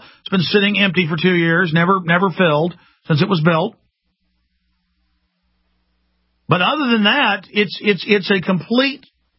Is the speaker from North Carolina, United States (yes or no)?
no; Texas, United States; And I said, yeah, okay, we're carpetbaggers from Texas to the lady.